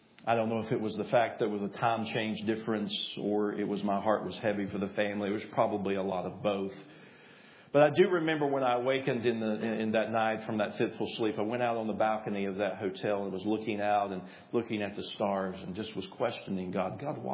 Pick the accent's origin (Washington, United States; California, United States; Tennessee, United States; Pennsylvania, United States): Tennessee, United States; Now, if you don't know this, I am from East Tennessee. I am the biggest UT volunteer fan.